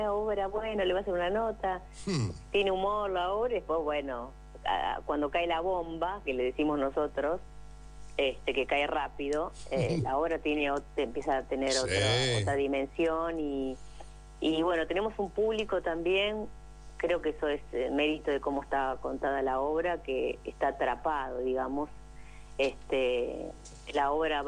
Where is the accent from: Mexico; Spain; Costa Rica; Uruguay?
Uruguay; Mi tierra.